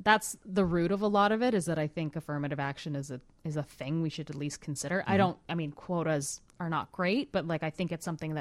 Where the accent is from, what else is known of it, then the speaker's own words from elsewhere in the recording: Canada; it's a brown lady and I'm Canadian